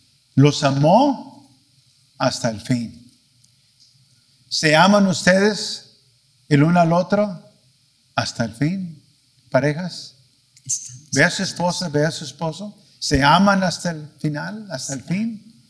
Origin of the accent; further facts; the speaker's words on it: Washington, United States; nos íbamos a retirar ya al estado de Washington, de donde soy yo.